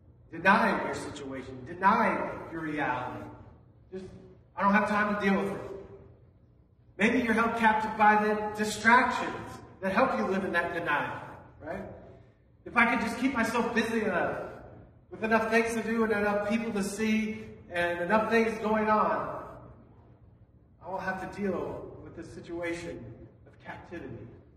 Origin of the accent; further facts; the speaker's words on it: Summit, Missouri, United States; I got to go for a walk yesterday back in my hometown, at least Summit, Missouri.